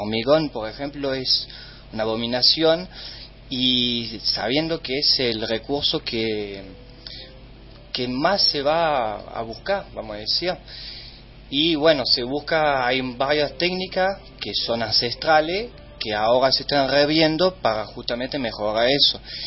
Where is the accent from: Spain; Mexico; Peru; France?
France; Spanish is a second language; moved away as an adult; now in Argentina; no tengo un acento raro, soy francés, nací allá. Viví hasta los 21 años, estuve estudiando en la Sorbonne, en la economía. Y bueno, vine a este maravilloso país a poder estudiar una carrera que es arquitectura en la UNC.